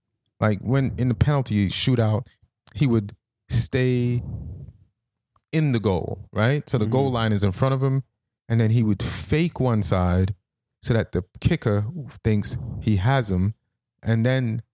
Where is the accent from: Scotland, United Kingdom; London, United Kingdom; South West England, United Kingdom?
London, United Kingdom; Hammersmith; born there; I was born in Hammersmith County Hospital, by the way.